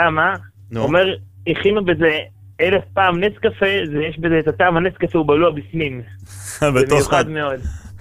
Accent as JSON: {"language": "Hebrew", "town": "Jerusalem", "region": "Jerusalem District", "country": "Israel", "tie": "born or raised there", "lives_now": "Bnei Brak, Israel", "said": "אני יליד ירושלים"}